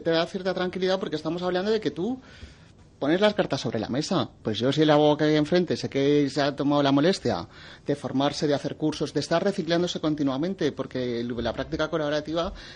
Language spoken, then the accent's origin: Spanish; Denia, Valencian Community, Spain; soy de Denia, y ejerzo allí, sobre todo con los extranjeros.